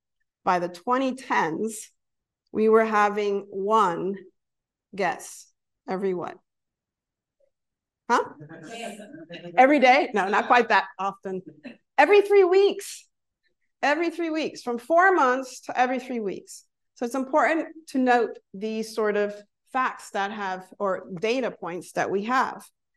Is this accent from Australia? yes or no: no; Miami, Florida, United States; now in Texas, United States; I grew up in Florida, in Miami, Florida, where hurricanes come through.